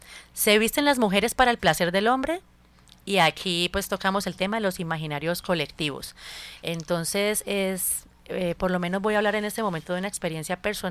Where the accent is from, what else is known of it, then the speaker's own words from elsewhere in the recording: Cali, Valle del Cauca, Colombia; now in Barranquilla, Colombia; llegué acá, pues a Barranquilla, a la costa, y era que yo me imaginaba, claro, yo soy caleña y vengo de un clima caliente también, pero pasé muchos años pues en otros lugares más fríos.